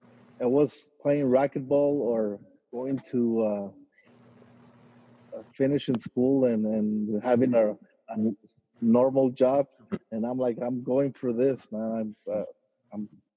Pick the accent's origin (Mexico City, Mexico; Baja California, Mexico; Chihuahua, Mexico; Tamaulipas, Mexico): Baja California, Mexico; Tijuana; growing up in Tijuana